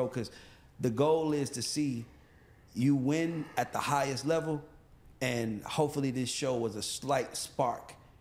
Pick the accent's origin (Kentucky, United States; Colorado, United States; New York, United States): New York, United States; Queens; You can go anywhere in the world and say I'm from Queens, and people are gonna be like, what? And it's gonna be a connection there.